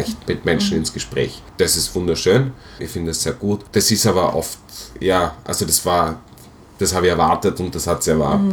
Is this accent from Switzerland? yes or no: no; Austria; ich komme aus Österreich